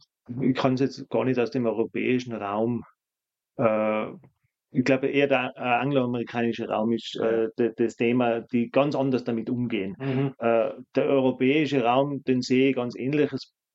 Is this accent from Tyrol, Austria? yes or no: yes; Tyrol, Austria; So ist es bei uns in Tirol nicht.